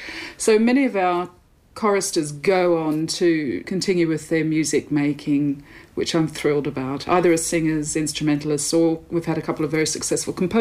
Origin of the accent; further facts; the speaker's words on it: Australia; I am Australian.